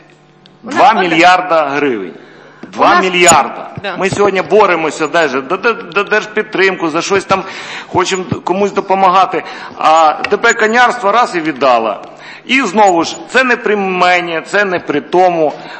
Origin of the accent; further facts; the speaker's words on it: Odesa, Odesa Oblast, Ukraine; я з Одеси